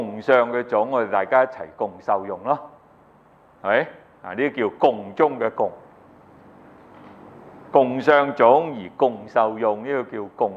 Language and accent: Cantonese; China; born there; 我喺大陸出世嘅其實